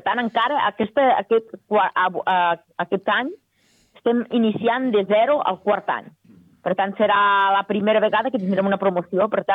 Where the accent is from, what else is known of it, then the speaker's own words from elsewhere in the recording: Lleida, Catalonia, Spain; com a bona lleidatana que sóc, perquè jo m'estimo molt les Terres de Lleida